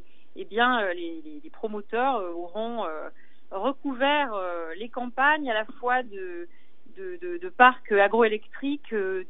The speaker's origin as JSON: {"language": "French", "town": "Le Puy-en-Velay", "region": "Auvergne-Rhône-Alpes", "country": "France", "tie": "born or raised there", "said": "j'ai vécu toute mon enfance au Puy, jusqu'au lycée, en fait. J'étais donc au lycée Simone Veil, au Puy."}